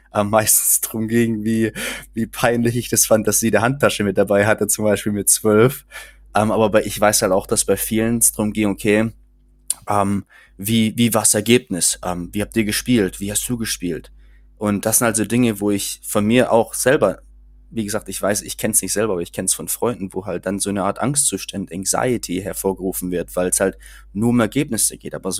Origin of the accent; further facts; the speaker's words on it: Baden-Württemberg, Germany; ich komme vom Land aus dem Schwarzwald